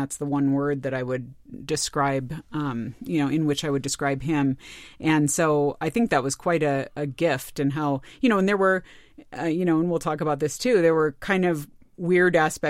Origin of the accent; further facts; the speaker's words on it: California, United States; growing up in California in the 80s and 90s